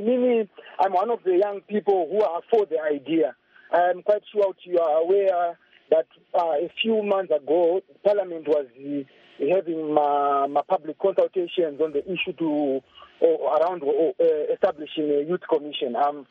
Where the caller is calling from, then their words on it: Kadoma, Mashonaland West, Zimbabwe; I'm calling from Kadoma Zimbabwe